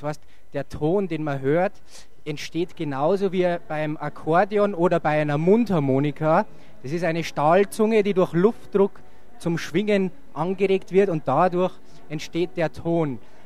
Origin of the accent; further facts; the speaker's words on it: Hammerau, Bavaria, Germany; Also, ich bin aus Hammerau, das ist in der Gemeinde Einring, Landkreis Berchtesgadener Land.